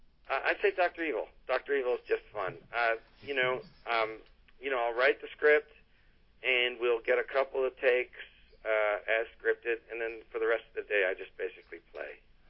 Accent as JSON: {"language": "English", "town": "Toronto", "region": "Ontario", "country": "Canada", "tie": "born or raised there", "said": "I grew up in Toronto."}